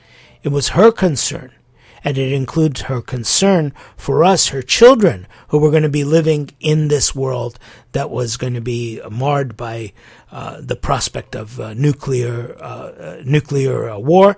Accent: United States; growing up in the United States, not only the assassination of the president

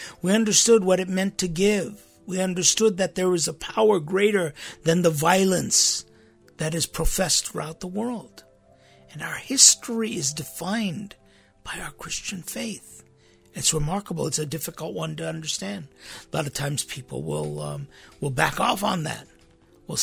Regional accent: United States; Growing up in America back in the 50s, 60s. I was born in the 50s, but really, literally grew up in the 1960s.

